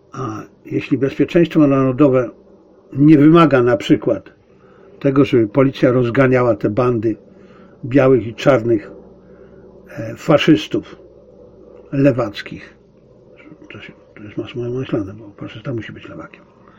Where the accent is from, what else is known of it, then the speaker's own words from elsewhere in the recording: China; Aczkolwiek ja jestem Chińczykiem, no w skrócie mnie to też dotyczy. Ja sobie mogę pozwolić na krytykowanie.